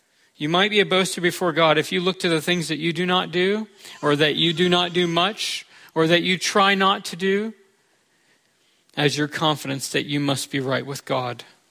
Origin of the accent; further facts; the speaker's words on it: Deep South, United States; I'm from the Deep South, though, so I have an excuse.